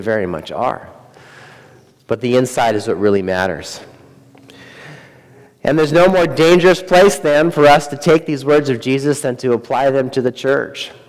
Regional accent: Montana, United States; I grew up in Montana, and I am afraid of those who can kill the body. They are in my backyard every summer when I go home.

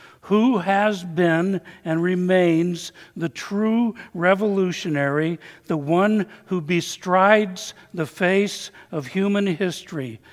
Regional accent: Salt Lake City, Utah, United States; When I was still a youngster growing up in Salt Lake City, I remember how pleased I was when my parents gave me a transistor radio for my birthday.

